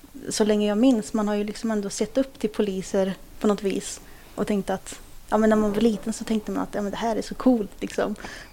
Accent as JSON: {"language": "Swedish", "region": "Värmland", "country": "Sweden", "tie": "born or raised there", "also_born_or_lived": "Kurdistan"}